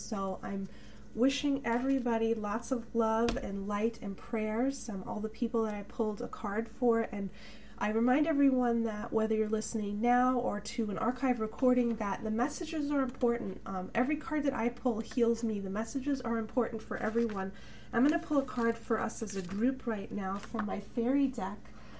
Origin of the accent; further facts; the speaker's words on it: New York, United States; And I know, you know, growing up in New York, for me, it's like the environment wasn't a priority in society.